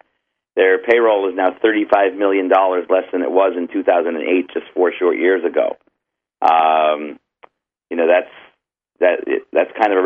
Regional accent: East Coast, United States; I come from the East Coast, and on the East Coast, these guys would have been run out of town long ago.

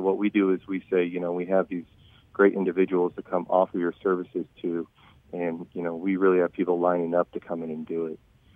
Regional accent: Kansas City, Missouri, United States; We're all from Kansas City, and we wanted to try to take care of our local community.

